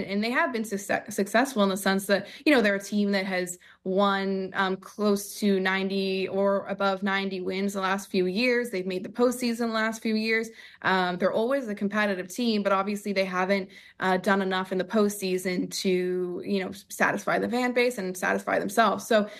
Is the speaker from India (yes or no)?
no; Toronto, Ontario, Canada; I obviously remember, I grew up in Toronto, was raised